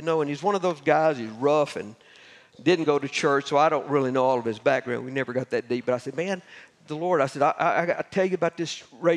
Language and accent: English; Oklahoma, United States; Remember, I'm from Oklahoma, so don't be laughing at me.